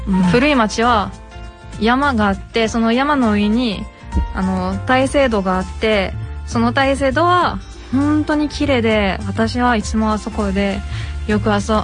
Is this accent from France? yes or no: yes; Lyon, Auvergne-Rhône-Alpes, France; Japanese is a second language; 私はリヨン出身で。